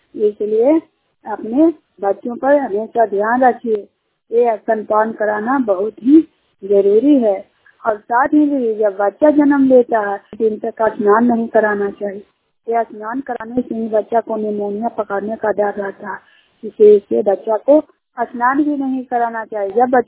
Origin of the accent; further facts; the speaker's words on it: Jiniyar, Bihar, India; जिनियार गांव के रहने वाली हूँ और लक्ष्मी जी का स्वयं सहायता के सदस्य हूँ।